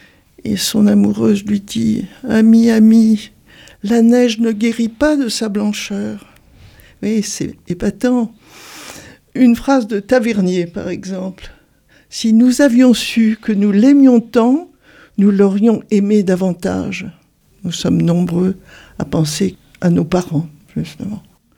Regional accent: Hauts-de-France, France; accent: northern; now in Sud-Aveyron, France; quand j'ai débarqué en Sud-Aveyron, comme on l'entend dans mon accent du Nord, je ne suis pas d'ici, nous sommes avec Claude Bayon arrivés dans les années 60

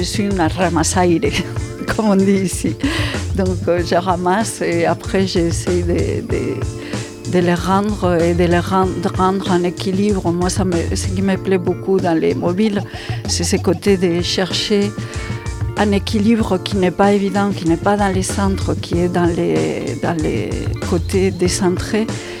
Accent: Spain; first language Spanish; French is a second language; now in Millau, France; Je suis espagnole, j'habite ici à Millau et je fais des mobiles depuis plus de 20 ans.

